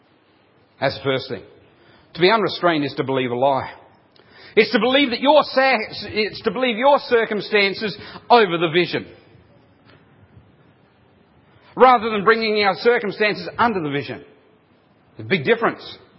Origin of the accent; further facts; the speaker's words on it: South Australia, Australia; Now I come from South Australia and there are no convicts in South Australia, so we're a free state, so that's okay.